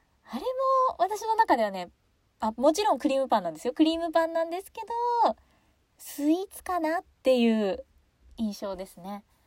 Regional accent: Sapporo, Hokkaido, Japan; 札幌に、私札幌出身なんですけど

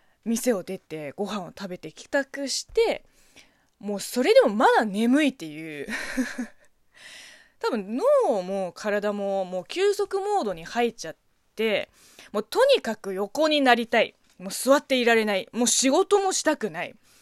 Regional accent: China; Japanese is a second language; now in Japan; この番組は中国生まれ中国育ちの … があなたの質問に答えていく Q&A ラジオでございます。

